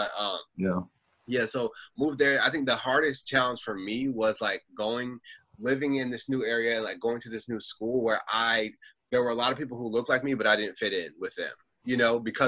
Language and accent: English; Virginia Beach, Virginia, United States; So I grew up in Virginia Beach. I'm still in Virginia Beach